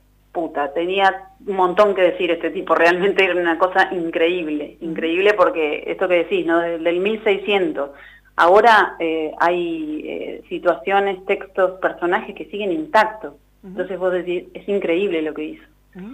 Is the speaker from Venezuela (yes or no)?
no; Argentina; Totalmente, es nuestra identidad como argentinos y es nuestra historia también